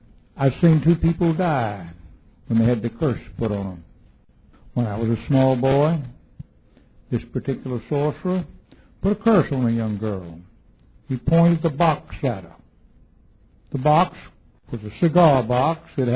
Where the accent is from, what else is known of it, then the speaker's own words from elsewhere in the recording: Alabama, United States; I was raised in Alabama, and there was a man who lived down the road from us who was a sorcerer called a hoodoo.